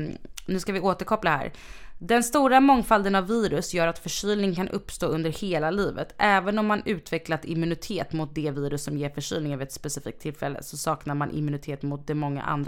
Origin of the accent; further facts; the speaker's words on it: Tenerife, Canary Islands, Spain; Nej, men gud, alltså på Teneriffa där vi är ifrån.